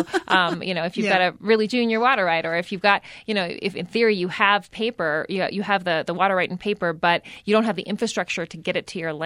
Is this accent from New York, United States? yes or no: no; Las Cruces, New Mexico, United States; I grew up in Las Cruces. My dad's family, my grandparents on that side, immigrated from Mexico.